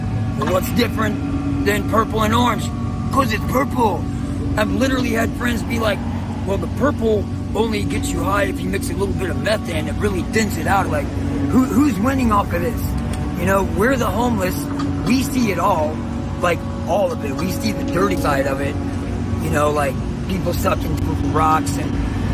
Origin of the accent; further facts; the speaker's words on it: the South, United States; I know real cocaine and real crack. I'm from the South, man.